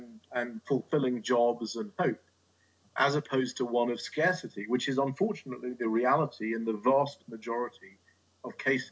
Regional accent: London, United Kingdom; I mean, I've lived in many, many different countries, and we are in the US, and I grew up in London, so in the UK and Western Europe

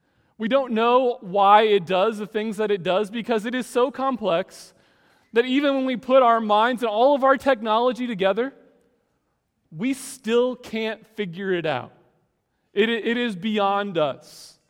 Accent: Indiana, United States; I grew up in Indiana, and we would regularly have tornado warnings.

